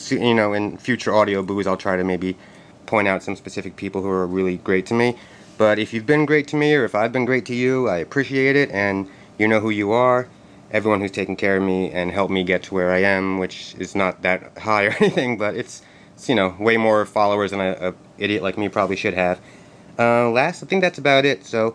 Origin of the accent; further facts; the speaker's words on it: New York City, New York, United States; also born or lived in New Jersey; I'm from New York City, not upstate or anything like that. I'm from Manhattan. I've lived here since about 2001. Before that, I was born in Brooklyn, New York, moved to New Jersey when I was about 9